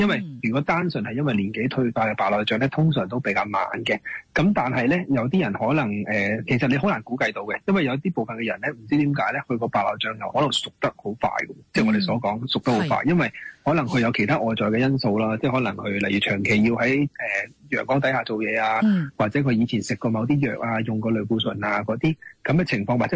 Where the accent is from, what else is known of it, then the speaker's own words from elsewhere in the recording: China; 其實我哋中國人好得意嘅，眼睛嘅結構呢